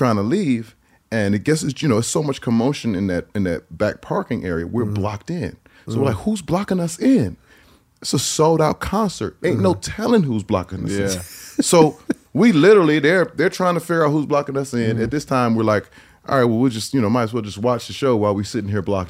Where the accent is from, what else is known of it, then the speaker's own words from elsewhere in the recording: Maryland, United States; we're from Maryland, and then one of the little girls, Fallon, she was actually from Baltimore.